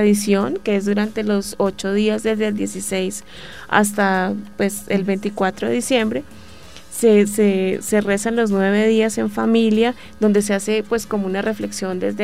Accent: Santander, Colombia; en el caso de, digamos, de mi tierra, Santander, pues viene con diferentes tipos de carne

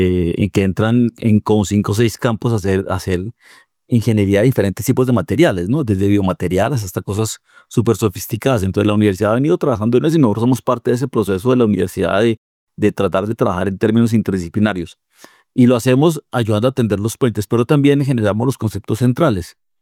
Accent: Colombia

